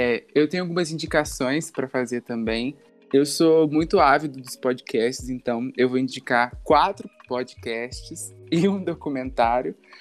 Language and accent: Portuguese; Rio de Janeiro, Brazil; Eu sou fluminense, natural do Rio de Janeiro, então eu não deixaria de falar do meu estado